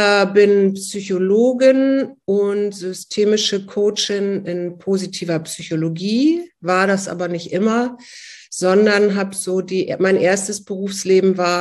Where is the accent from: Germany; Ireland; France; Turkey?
Germany; Hamburg; Also ich bin dann wirklich so am Rande von Hamburg groß geworden mit Feldern und Wiesen und Reiten und solchen Dingen.